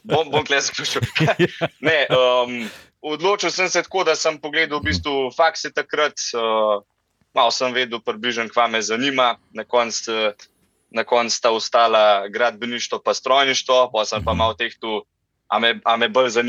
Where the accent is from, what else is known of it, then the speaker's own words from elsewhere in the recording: Jesenice, Upper Carniola, Slovenia; born there; Rojen sem bil na Jesenicah. Nekak se to tudi malo sliš po moji govorici, da polovico družine imam iz Jesenic prav. Torej, oba dva stara starša sta iz Jesenic, mam iz Jesenic